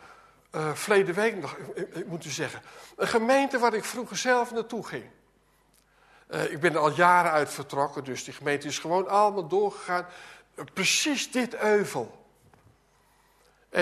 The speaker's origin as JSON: {"language": "Dutch", "region": "Gelderland", "country": "Netherlands", "said": "En ik kom van de Veluwe"}